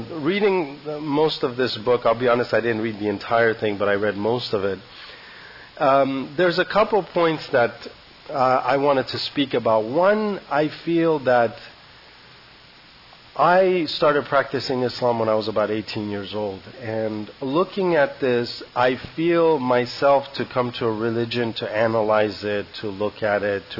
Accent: Santa Barbara, California, United States; I grew up in Santa Barbara actually most of my life, ever since I was about 7 years old.

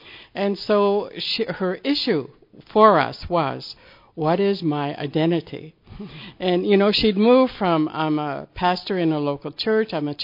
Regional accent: Canada; I'm a Canadian who lived in Ontario for many years, the province of Ontario

